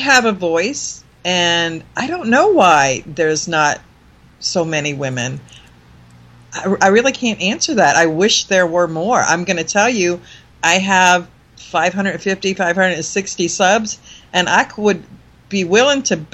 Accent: Louisiana, United States; I'm from Louisiana. Most of my family is Republican

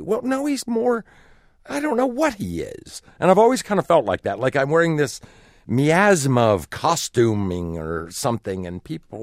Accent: Midwest, United States; now in San Francisco, United States; And I would say, well, I'm from the Midwest. I wrote the stuff in the Midwest, honed it in the Midwest, and now I'm doing it out here.

